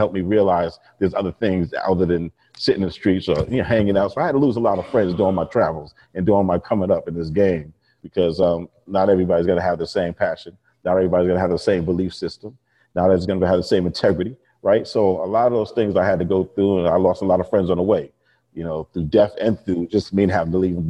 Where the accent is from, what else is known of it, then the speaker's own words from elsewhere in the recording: New York, United States; I came up in New York. I grew up and born and raised in New York and Long Island.